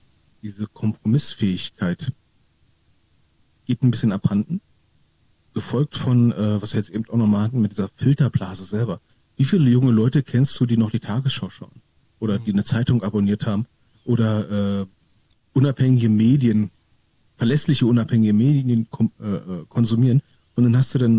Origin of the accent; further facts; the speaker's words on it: Berlin, Germany; es ist schon schlimm, wenn ich als Berliner sage, das Meckern geht mir auf den Sack.